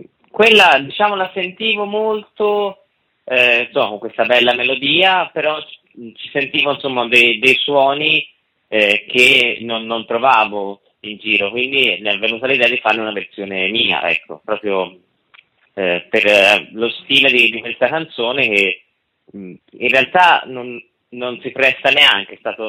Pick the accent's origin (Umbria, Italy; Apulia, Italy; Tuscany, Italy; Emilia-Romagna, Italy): Tuscany, Italy; Io sono toscano, parlo della provincia di Firenze